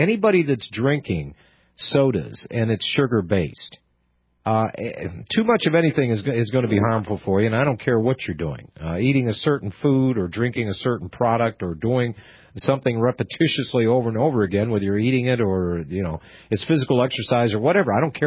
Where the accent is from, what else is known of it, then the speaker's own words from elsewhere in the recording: Pennsylvania, United States; And I'm originally from Pennsylvania. That's what we used to call soda up there. We called it pop.